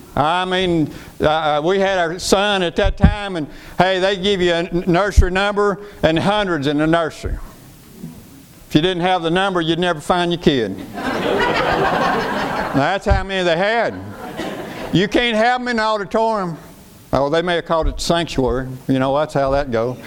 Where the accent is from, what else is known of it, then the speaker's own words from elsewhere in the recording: Tennessee, United States; I was raised in Tennessee.